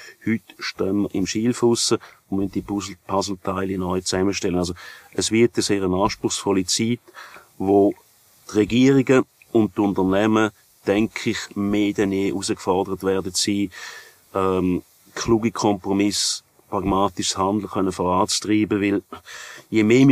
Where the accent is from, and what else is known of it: Switzerland